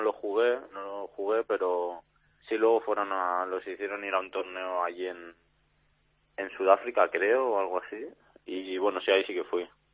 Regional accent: Esparreguera, Catalonia, Spain; yo empecé pues en mi pueblo a jugar a fútbol sala.

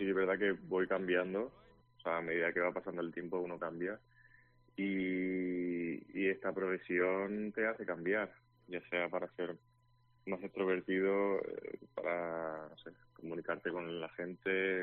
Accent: Murcia, Region of Murcia, Spain; now in Madrid, Spain; Bueno, yo me mudé a Madrid. Yo sí, como has dicho, soy de Murcia, me mudé a Madrid.

